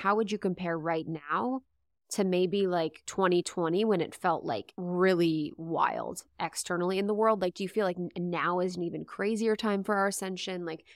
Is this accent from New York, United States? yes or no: no; Ohio, United States; I can think about growing up in Ohio. There's different thought forms available to people in Ohio than there is in LA.